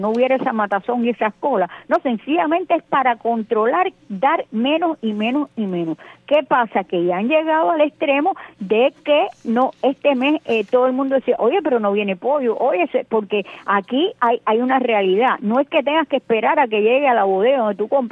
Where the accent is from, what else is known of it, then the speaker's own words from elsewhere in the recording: Cuba; porque claro, somos cubanos